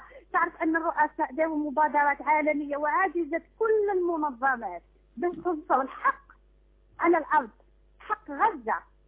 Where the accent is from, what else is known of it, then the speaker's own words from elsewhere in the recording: Algeria; أنا حتما من الجزائر